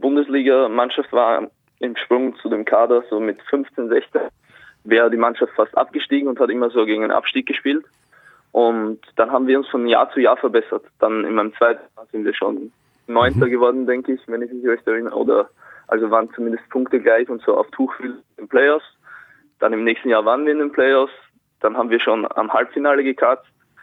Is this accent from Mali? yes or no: no; Güssing, Burgenland, Austria; Also ich bin in Güssing geboren